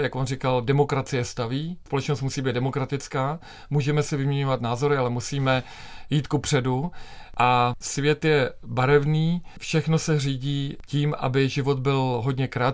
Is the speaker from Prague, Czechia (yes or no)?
yes; Prague, Czechia; born there; also born or lived in London; Já jsem se narodil v Praze a nikdy nedám na ně dopustit, ale prožil jsem část svého života v Londýně.